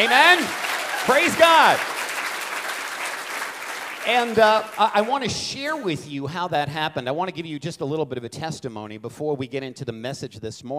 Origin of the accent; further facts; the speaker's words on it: New York, United States; because being a New Yorker and a Jewish person, it's very difficult for me to stay in one place